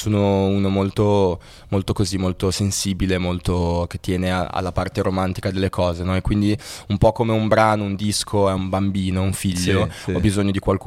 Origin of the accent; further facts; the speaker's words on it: Genoa, Liguria, Italy; now in Milan, Italy; io sono di Genova, okay.